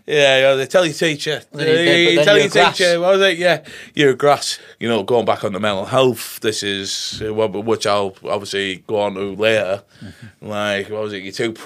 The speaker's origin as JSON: {"language": "English", "town": "Middlesbrough", "region": "North East England", "country": "United Kingdom", "tie": "born there", "said": "So I was born in Middlesbrough, 1985."}